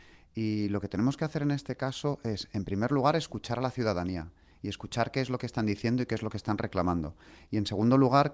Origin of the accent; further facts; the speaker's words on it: Madrid, Community of Madrid, Spain; o en Madrid, por ejemplo, que es de donde yo vengo